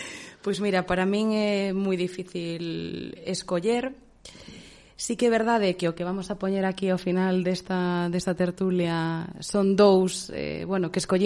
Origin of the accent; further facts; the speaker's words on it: Ribeira, Galicia, Spain; É que son de Ribeira.